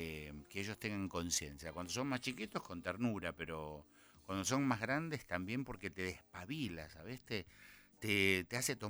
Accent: Buenos Aires, Argentina; Y a la vuelta viví a partir de los 9 años en Camargo, entre Acevedo y Gurruchaga.

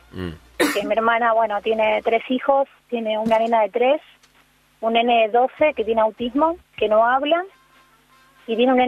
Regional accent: San Fernando, Buenos Aires Province, Argentina; nosotros somos de San Fernando

